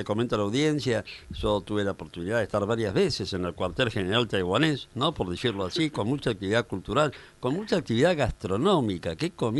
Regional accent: Argentina; vos sos argentina, yo soy argentino

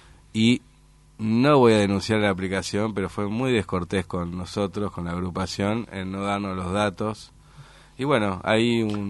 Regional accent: Almagro, Buenos Aires, Argentina; also born or lived in Chaco; soy en realidad un híbrido, porque tengo mamá tucumana, como sabés, nací en Chaco y me crié en Almagro.

